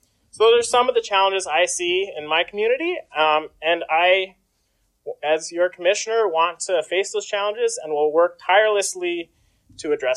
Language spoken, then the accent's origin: English; Finland, Minnesota, United States; born there; For those of you that don't know me, I was born right here in Finland, Minnesota.